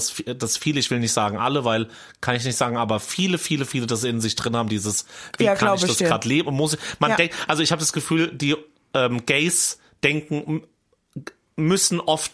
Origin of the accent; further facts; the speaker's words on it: Hesse, Germany; Weil ich zum Beispiel auch ganz lange in meiner Heimat immer dachte, ach du Scheiße, so und so und so und so. Und da gab es ja dann ein paar in Nidda, also in der nächsten Kleinstadt.